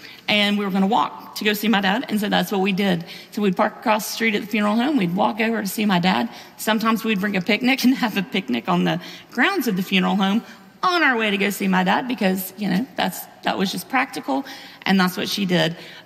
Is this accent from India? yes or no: no; Decatur, Georgia, United States; I grew up in Decatur, Georgia.